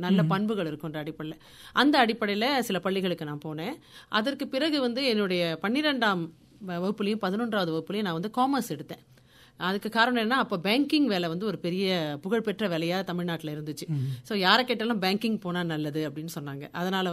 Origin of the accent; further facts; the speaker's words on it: Chennai, Tamil Nadu, India; accent: Chennai; நான் வந்து சென்னையில் ரொம்ப நாளாக வசிச்சுட்டு இருந்தேன். என்னுடைய பூர்வீகம் வந்து திருநெல்வேலி, ஆனால் நான் சென்னை வாசி தான் முழுமையாக. ஸோ என்னோட மொழியில் வந்து சென்னையோட தாக்கம் வந்து ரொம்ப அதிகமாக இருக்கும். ஒரு 25 வயது வரைக்கும் நான் அங்கே இருந்தேன்.